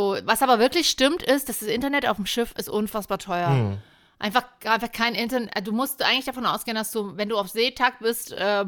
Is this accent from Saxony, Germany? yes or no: yes; Leipzig, Saxony, Germany; Ich komme auch aus Leipzig, ich war jetzt ein halbes Jahr unterwegs, ich freue mich schon wieder auf die Stadt.